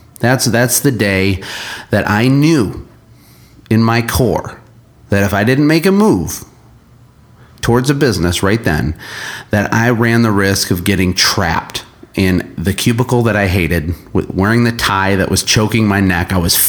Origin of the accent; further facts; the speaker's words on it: Michigan, United States; I'm from Michigan in the United States, born and raised.